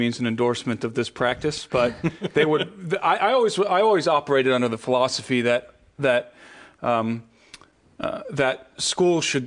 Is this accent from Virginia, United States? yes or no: no; Brook Park, Ohio, United States; also born or lived in Cleveland; So I grew up in Cleveland. I grew up in Brook Park, actually, a suburb of Cleveland.